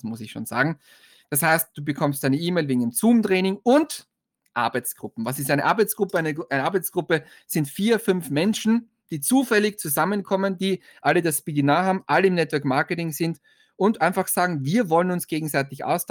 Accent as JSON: {"language": "German", "country": "Austria", "said": "Also bei uns in Österreich ist immer Herbst und dann Winter."}